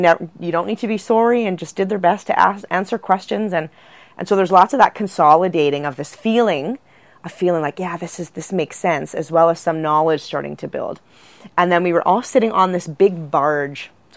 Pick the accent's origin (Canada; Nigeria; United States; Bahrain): Canada; Flin Flon, Manitoba; Well, I grew up in Flin Flon at the lake.